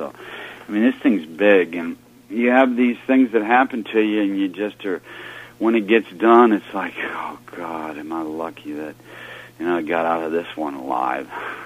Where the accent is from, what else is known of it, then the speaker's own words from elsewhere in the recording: Midwest, United States; this is part of my background, maybe as a Midwesterner